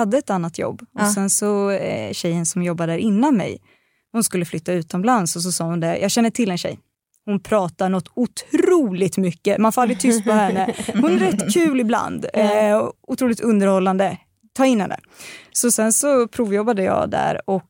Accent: Östergötland, Sweden; accent: Östgöta dialect

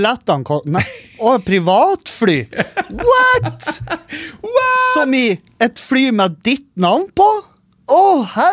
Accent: Halsa, Nordland, Norway; jeg vokste opp på Halsa i Meløy

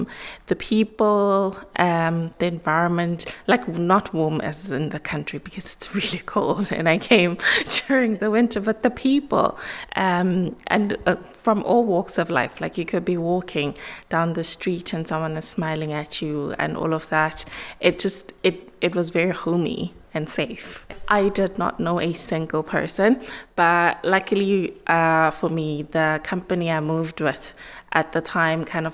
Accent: Eastern Cape, South Africa; moved away as an adult; also born or lived in Johannesburg; now in Waterford, Ireland; I've been in Ireland for about 3 years now, since January of 2021. I am originally from the Eastern Cape, but I lived in Johannesburg for about 10 years.

